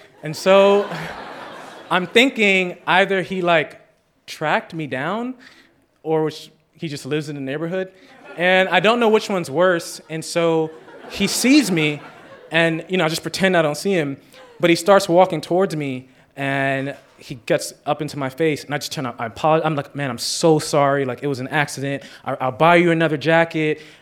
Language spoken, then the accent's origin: English; Jamaica; I'm Jamaican. My Usain Bolt came out.